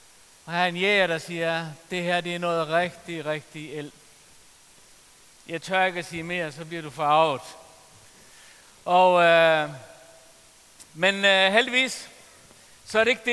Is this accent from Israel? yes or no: no; Faroe Islands; Jeg er færing, hvis du ikke ved det.